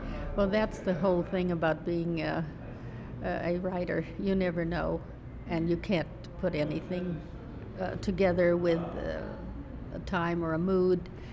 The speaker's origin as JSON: {"language": "English", "town": "Omaha", "region": "Nebraska", "country": "United States", "tie": "born there", "lives_now": "New York, United States", "said": "I had come down to New York to earn a living. I was born in Omaha, Nebraska, and I had a hard time persuading my parents to let me come"}